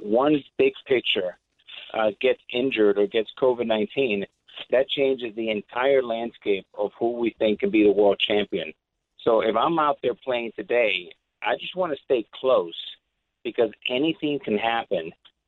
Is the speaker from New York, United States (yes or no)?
yes; New York, United States; New York, I'm a New Yorker